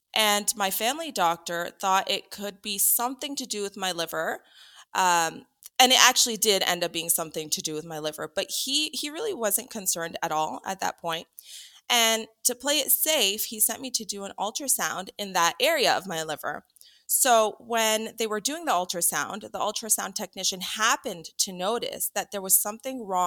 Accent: Canada; And I'm Canadian and I grew up here in Canada, and this is really home to me.

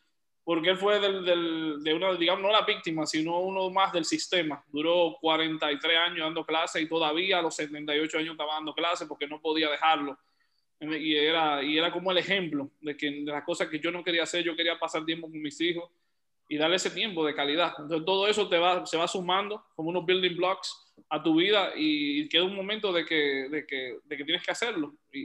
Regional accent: Dominican Republic; soy dominicano, vivo en Santo Domingo.

